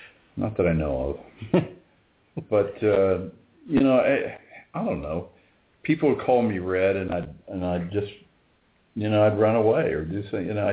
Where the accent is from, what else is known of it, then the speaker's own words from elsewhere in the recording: Indiana, United States; I grew up in Indiana, and it's a lot smaller now